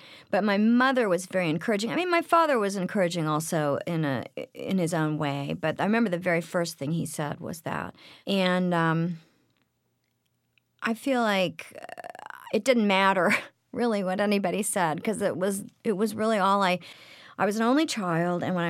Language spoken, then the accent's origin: English; Oklahoma City, Oklahoma, United States; also born or lived in Los Angeles; Yes, my father is from Oklahoma City, and my mother's from Tulsa, and I grew up in Oklahoma City.